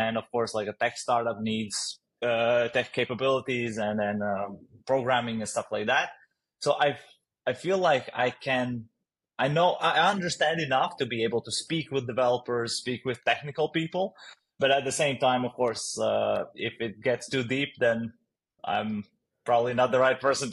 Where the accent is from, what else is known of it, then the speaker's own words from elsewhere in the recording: Riga, Latvia; also born or lived in Germany; So I'm originally from Riga, Latvia. It's a small country in Northeast Europe. I grew up here and I studied both here and then in Germany for a while.